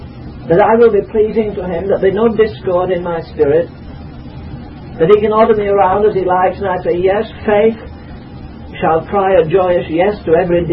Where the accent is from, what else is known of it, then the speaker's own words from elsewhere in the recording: United States; and I'm from America, and I can really get this place going.